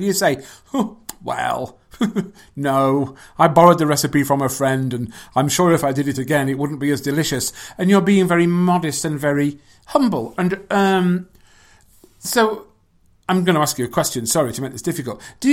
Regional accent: England, United Kingdom; I'm from England.

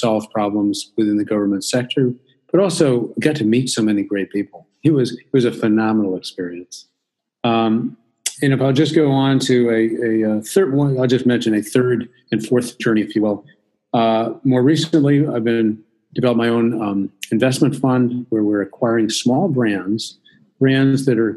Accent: New Hampshire, United States; I began to look at what was going on in my home state of New Hampshire, and it began to feel as though it was getting off track in the sense that many of the traditional values that I had grown up

